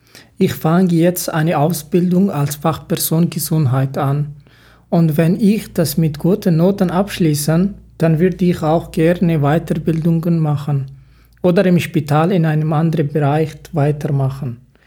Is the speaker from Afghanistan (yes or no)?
yes; Afghanistan; German is a second language; now in Germany; hier habe ich auch viele Freunde aus Afghanistan, mit denen ich auf meiner Muttersprache sprechen kann.